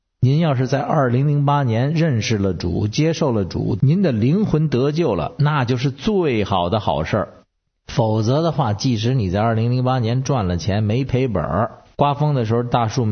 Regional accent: Beijing, China; 我是北京的

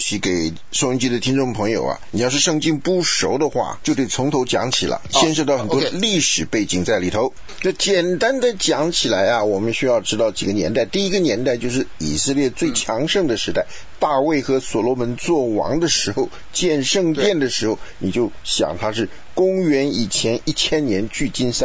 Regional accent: China; 所以我们中国人都晓得嘛，现在已经是家喻户晓的一件事情，就是在我们的开封也有犹太人

